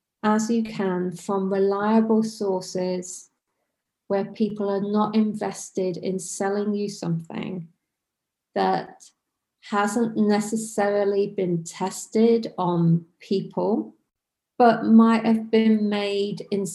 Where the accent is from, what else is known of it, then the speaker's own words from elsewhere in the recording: Banbury, South East England, United Kingdom; Now, I'm from Banbury in Oxfordshire.